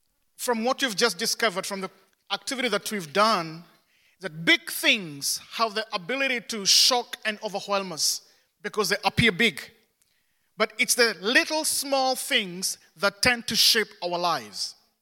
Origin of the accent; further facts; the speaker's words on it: Kenya; first language Kikuyu; English is a second language; my native language is Kikuyu